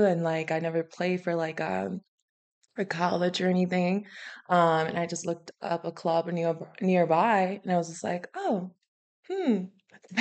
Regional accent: American Samoa; English is a second language; now in United States; I moved here from American Samoa. It's a small territory. It's a small island on the South Pacific. Moved up here in 2008. And keep in mind, like, English is my second language.

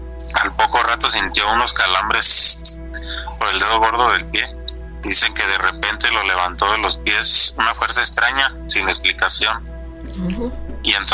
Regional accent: Sinaloa, Mexico; Como yo soy del estado de Sinaloa, sí. Más que trabajo ahora por acá, acá en el estado de Guanajuato.

